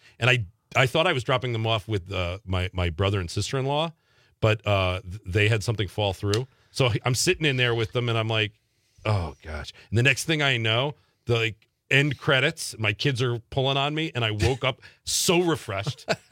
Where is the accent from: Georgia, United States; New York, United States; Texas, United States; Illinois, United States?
New York, United States; When I was a kid growing up in New York, I was a Mets fan in the 80s, and RC was all over Shea Stadium.